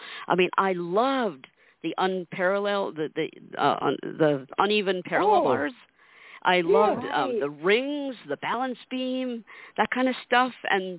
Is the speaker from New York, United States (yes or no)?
no; Connecticut, United States; I grew up in Connecticut, so there were a lot of blind children in schools there